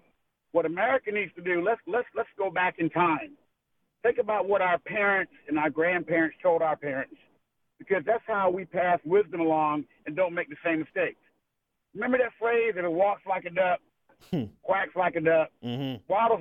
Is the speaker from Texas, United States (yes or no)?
yes; Texas, United States; I am a contractor from Texas. I'm here in Florida for a couple of weeks.